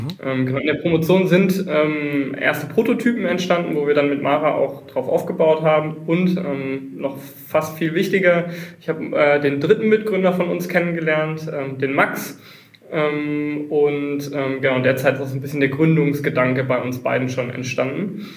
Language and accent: German; Düsseldorf, North Rhine-Westphalia, Germany; now in Mannheim, Germany; Ich bin ursprünglich Düsseldorfer, aber seit, wie man es hier im Hintergrund sieht, 13 Jahren Mannheimer, wo wir auch mit Mara sitzen. Bin ursprünglich mit der Idee hier hingekommen, nur kurz zu bleiben und dann doch länger hingeblieben.